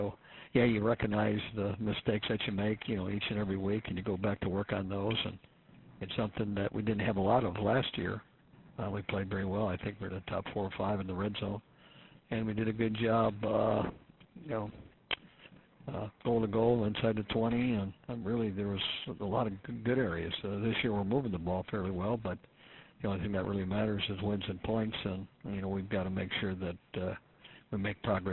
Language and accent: English; Chicago, Illinois, United States; since I was raised in Chicago, and it hasn't changed.